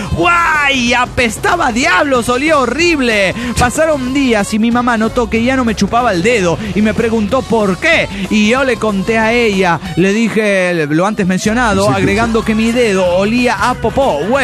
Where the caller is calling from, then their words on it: León, Guanajuato, Mexico; León, Guanajuato, hermanos. ¿Cómo están?